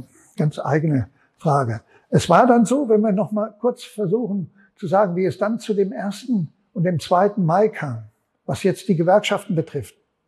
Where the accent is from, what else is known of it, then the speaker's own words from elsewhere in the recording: Frankfurt, Hesse, Germany; ich komme aus Frankfurt